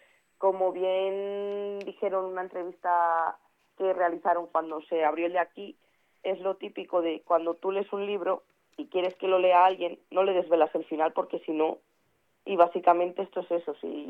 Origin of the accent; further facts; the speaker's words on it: La Bañeza, Castile and León, Spain; aquí en mi ciudad natal, aquí en La Bañeza